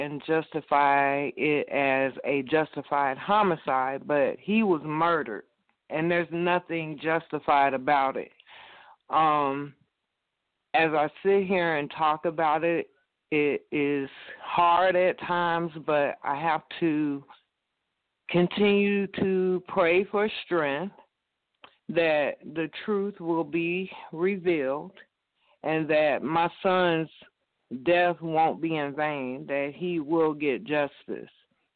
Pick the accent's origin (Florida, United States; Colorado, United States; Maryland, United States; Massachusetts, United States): Florida, United States; Clearwater; also born or lived in Georgia; I'm from Clearwater, Florida, and I pretty much grew up here all my life. Florida is my home, but I moved away and stayed in Georgia for about 18 years.